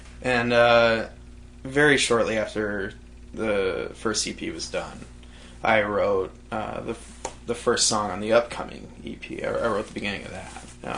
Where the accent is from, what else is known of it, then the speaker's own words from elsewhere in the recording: New Mexico, United States; now in Illinois, United States; And I mean, I grew up in New Mexico, and I've lived in Illinois for 10 years or so.